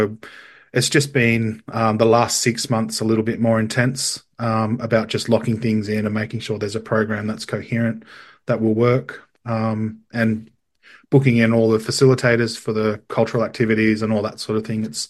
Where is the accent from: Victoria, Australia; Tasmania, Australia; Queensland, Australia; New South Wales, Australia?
New South Wales, Australia; Cobar; And I'm born and bred in Cobar on Nyampar country. I've also got Yorta Yorta and Wiradjuri heritage.